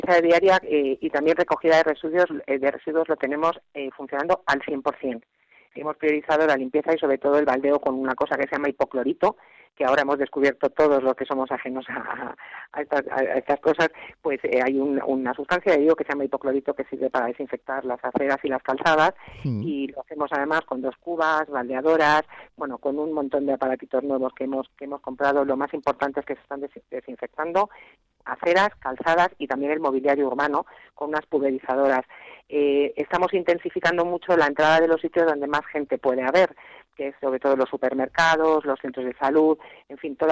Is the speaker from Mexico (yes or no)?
no; Spain; lo digo como española